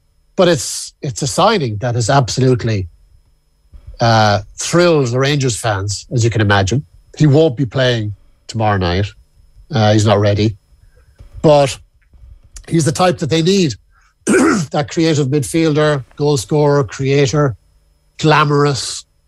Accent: Ireland; I speak as an Irishman

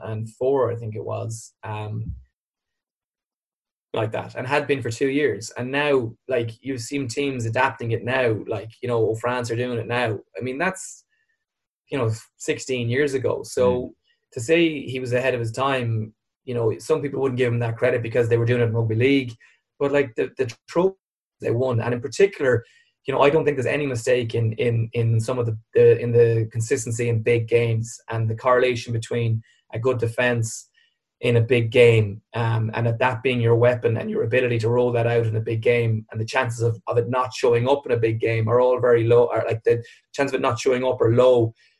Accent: Limerick, Munster, Ireland; I'm from Limerick

